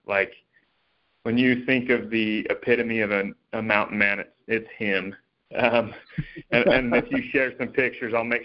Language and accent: English; Ferron, Utah, United States; now in St. George, United States; So I grew up in Emery County, Utah. A lot of people don't know where that's at. A little town called Farron. I think population's still less than 2,000 people.